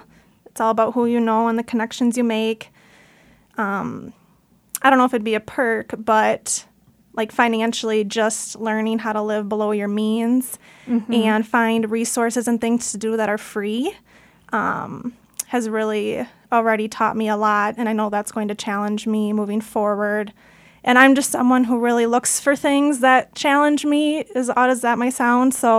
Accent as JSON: {"language": "English", "region": "Minnesota", "country": "United States", "said": "Yeah, I'm from Minnesota."}